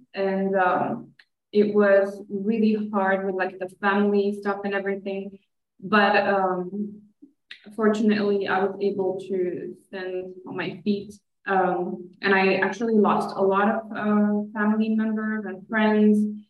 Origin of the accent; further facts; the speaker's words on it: Morocco; oh, so you're Moroccan, because I come from Morocco, and they go like, you're Muslim, right?